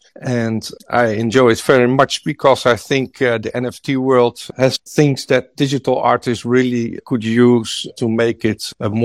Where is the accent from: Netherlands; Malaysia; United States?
Netherlands; English is a second language; I'm from the Netherlands. And besides my full-time job working in a Dutch hospital